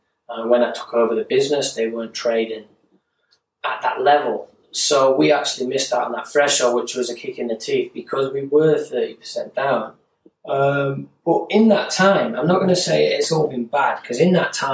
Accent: England, United Kingdom; Me being English, which I've suffered with, is, and not having my residency, I wasn't acceptable for payments.

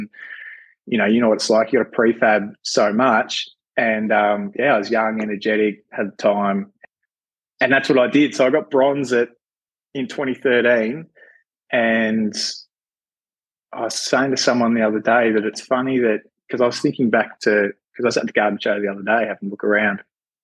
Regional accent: Lilydale, Victoria, Australia; I grew up in Lilydale and in the Dandenongs, east of Melbourne.

